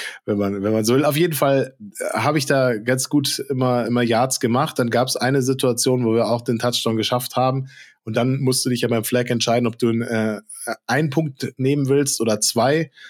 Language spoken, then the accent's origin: German; Hesse, Germany; Ich komme ja aus der Ecke da im Umland, also im nördlichen Teil von Frankfurt